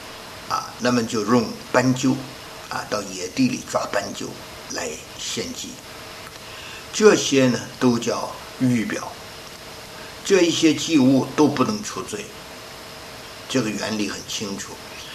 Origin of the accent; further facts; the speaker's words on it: China; 那么俗民、黎民百姓，我们中国人说俗民就是普通的人